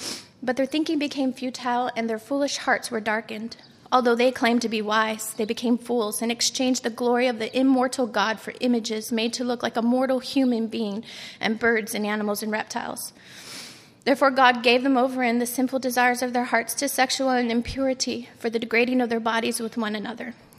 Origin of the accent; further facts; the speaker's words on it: Elgin, Illinois, United States; I was born and raised in Elgin, Illinois, to a single-parent home of a very young mother. I was brought up in an environment that did not serve nor love God. As a child, I was moved around a lot